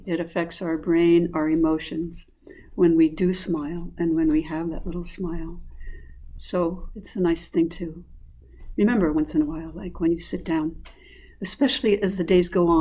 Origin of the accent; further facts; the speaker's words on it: Arizona, United States; I grew up in the Sonoran Desert of Arizona and grew up with a real conditioning around insect and creepy crawly creatures